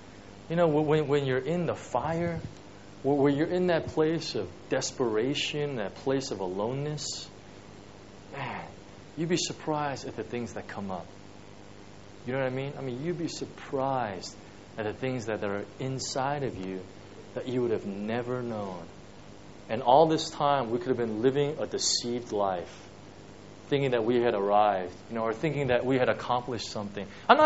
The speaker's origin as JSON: {"language": "English", "region": "California", "country": "United States", "said": "I'm from California. California is one big desert, right?"}